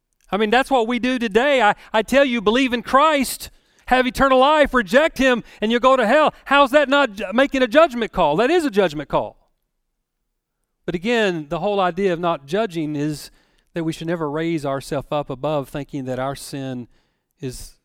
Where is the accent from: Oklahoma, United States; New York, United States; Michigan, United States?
Oklahoma, United States; Now, I grew up in Southwest Oklahoma